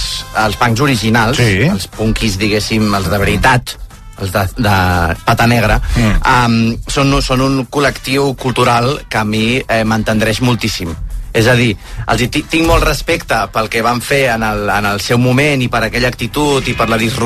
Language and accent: Catalan; Catalonia, Spain; a més que aquí som els catalans són molt de no montis un numeret